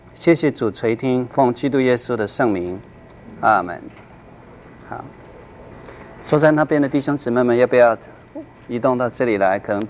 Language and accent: Chinese; China; 我们中国人说贫贱夫妻百事哀